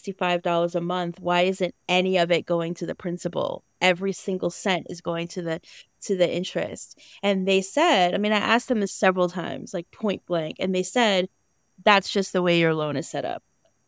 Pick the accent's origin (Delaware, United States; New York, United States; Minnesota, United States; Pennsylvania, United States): Delaware, United States; So being from Delaware, obviously, I've known Biden my whole life, or he's been my senator my entire life.